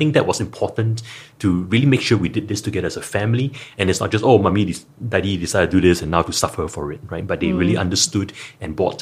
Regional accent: Singapore; I think as Singaporean parents, it's very easy to think, oh, why are they like that?

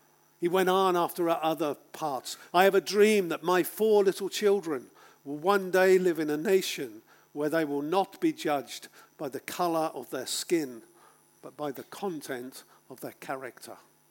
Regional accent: England, United Kingdom; I'm a Brit, I'm from England.

